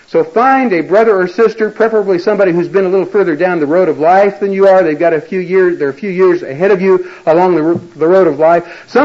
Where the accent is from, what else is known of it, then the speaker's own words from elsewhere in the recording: Missouri, United States; I come from Missouri. I live just a few miles away from Harry Truman's house.